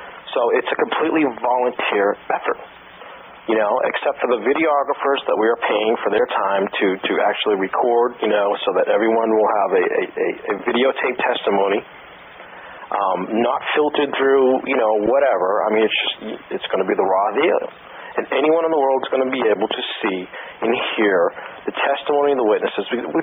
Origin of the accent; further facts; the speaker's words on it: Boston, Massachusetts, United States; You know, growing up in Boston, I mean, you're steeped in the tradition of rebellion.